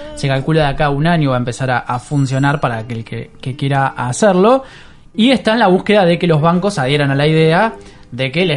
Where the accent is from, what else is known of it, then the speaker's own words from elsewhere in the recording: Argentina; capaz a nosotros como argentinos